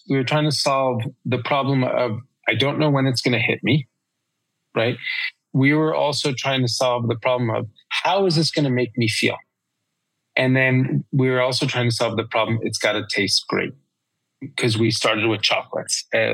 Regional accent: New York, United States; I'm a New Yorker, impatience is a virtue.

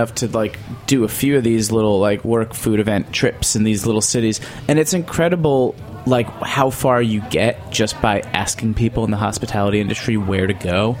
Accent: New York, United States; But as a New Yorker, I can't relax.

